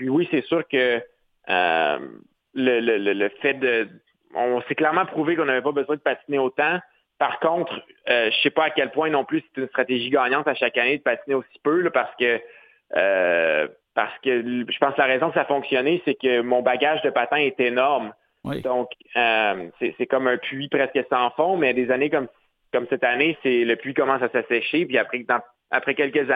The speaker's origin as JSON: {"language": "French", "town": "Quebec City", "region": "Quebec", "country": "Canada", "said": "Mais nous, Canadiens, moi, je viens de Québec, mais je suis allé à Calgary tellement de fois dans ma vie qu'on est habitué."}